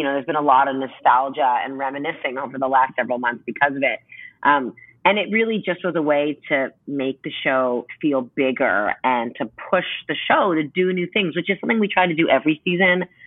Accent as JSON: {"language": "English", "town": "Toronto", "region": "Ontario", "country": "Canada", "tie": "born or raised there", "said": "I grew up in Toronto. Right in the center of the city, which was an amazing place to grow up."}